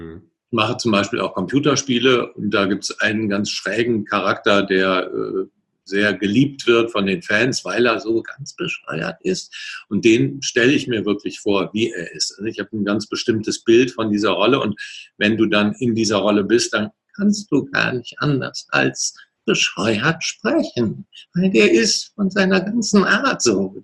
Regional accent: North Rhine-Westphalia, Germany; ich komme hier aus der Ecke, Köln und Umgebung, ich spreche Hochdeutsch.

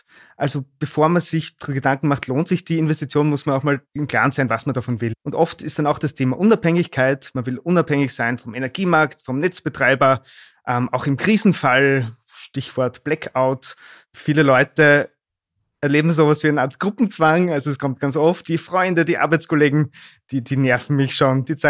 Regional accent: Styria, Austria; moved away as an adult; now in Vienna, Austria; Also ich bin ein Steirer, der vor 15 Jahren nach Wien gekommen ist zum Studieren.

